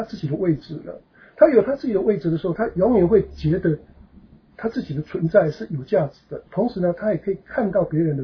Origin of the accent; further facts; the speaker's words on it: China; 尤其是我们中国人，我们学会要谦卑